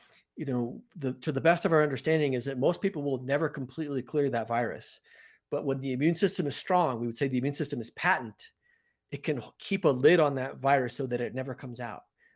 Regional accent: Colorado, United States; I would say that began in about 2008 when I moved back to Colorado, which is my home state.

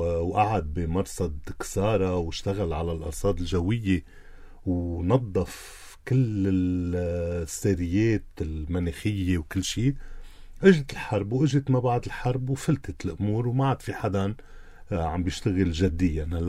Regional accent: Lebanon; نحن عندنا بلبنان

